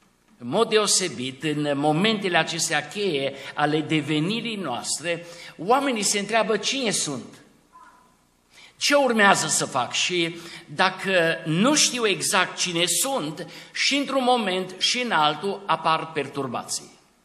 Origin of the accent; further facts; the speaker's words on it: Romania; born there; Eu sunt fiul lui Aurel și Maria, sunt român pentru că m-am născut în România, sunt arădean pentru că stau în Arad, sunt pastor la Biserica Pârneava din Arad